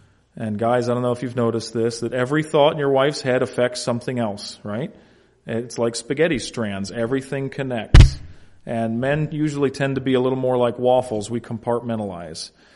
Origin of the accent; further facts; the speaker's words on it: Illinois, United States; We live in Mendota, Illinois. But I also might throw in there that we are from LaSalle County.